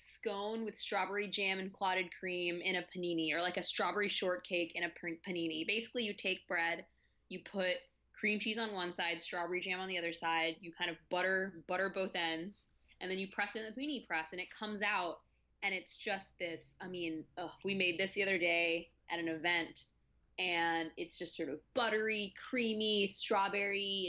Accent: Texas, United States; And then I'm from Texas. We live off of a diet of chips, salsa, and queso.

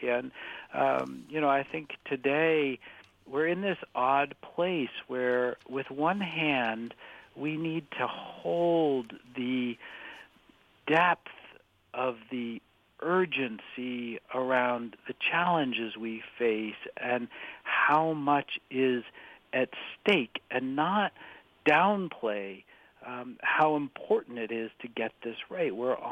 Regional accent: New England, United States; I mean, I grew up and live in New England

